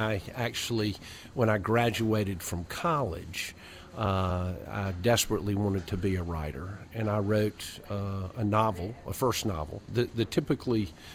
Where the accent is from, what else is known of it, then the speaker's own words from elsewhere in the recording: Rock Hill, South Carolina, United States; now in Asheville, United States; I was born and raised in Rock Hill. I practiced law here for several decades. And before I retired to Asheville.